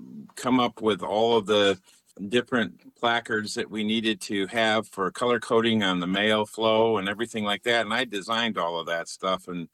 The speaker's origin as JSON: {"language": "English", "town": "Richland", "country": "United States", "tie": "born or raised there", "said": "I wanted to be postmaster of my hometown, Richland."}